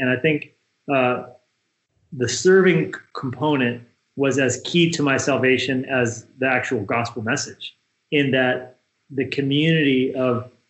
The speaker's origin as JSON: {"language": "English", "region": "New Mexico", "country": "United States", "tie": "born or raised there", "also_born_or_lived": "Northwest", "said": "Yeah, so I grew up in New Mexico."}